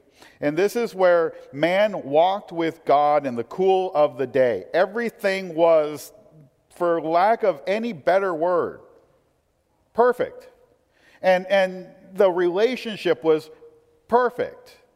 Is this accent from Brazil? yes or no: no; Portland, Oregon, United States; well, I'm from Portland, and he goes, why would you move here?